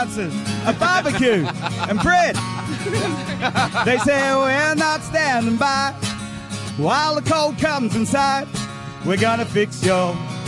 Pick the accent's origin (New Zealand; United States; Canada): New Zealand; moved away; originally I'm from New Zealand, but I'm from here, up the road, not far away.